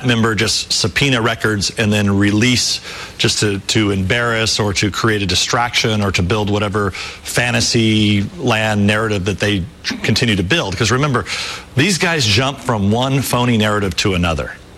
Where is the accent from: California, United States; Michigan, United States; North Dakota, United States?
California, United States; So I'm a Californian. So for sure, state law, you cannot release somebody's phone records.